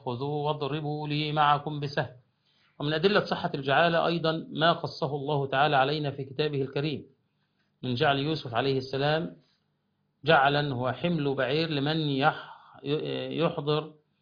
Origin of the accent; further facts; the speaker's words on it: Egypt; عندنا في مصر